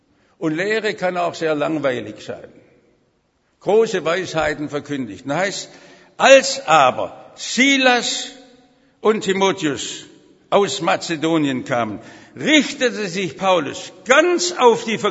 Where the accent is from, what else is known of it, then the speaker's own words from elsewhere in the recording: Germany; Ich sage, ich bin doch Deutscher mit der Not von Geschichte.